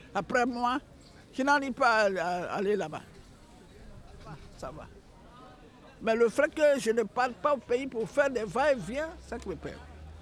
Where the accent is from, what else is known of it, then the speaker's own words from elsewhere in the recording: Côte d’Ivoire; French is a second language; moved away as an adult; now in France; Je parle la langue de la Côte d'Ivoire. Je suis une Ivoirienne de la Côte d'Ivoire. Moi, je suis une femme guérée. Je suis venu en Inde en 2014.